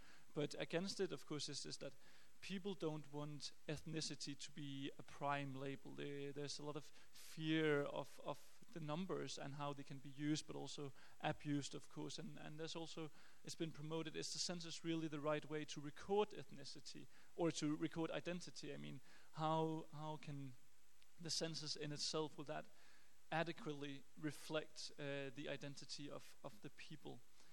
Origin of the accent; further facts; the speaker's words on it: Copenhagen, Capital Region of Denmark, Denmark; I'm from Copenhagen in Denmark.